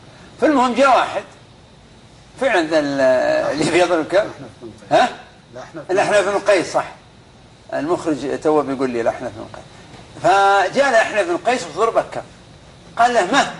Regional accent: Mecca, Makkah Province, Saudi Arabia; also born or lived in Najd; انا من اهل مكه في الاصل، انا من هذيل، من فعلى الاقل بقول انا مكاوي، بس عشت هذا في نجد.

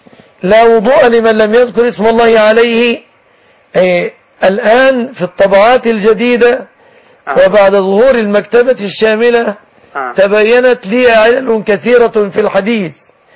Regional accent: Egypt; بلادنا مصر

